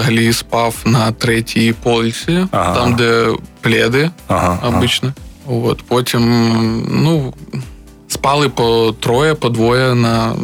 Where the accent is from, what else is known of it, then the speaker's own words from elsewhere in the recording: Zaporizhzhia, Zaporizhzhia Oblast, Ukraine; Тільки я спілкувався на той момент переважно російською. Я з Запоріжжя, це понятно.